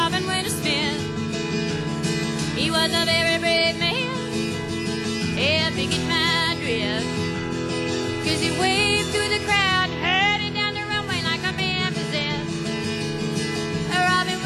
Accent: Texas, United States; I'm from Texas, and generally, you know, the first time I go somewhere, people don't understand a darn thing I'm saying.

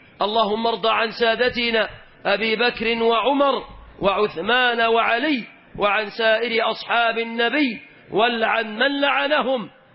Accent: Egypt; اللهم احفظ بلدنا مصر آمنة مطمئنة

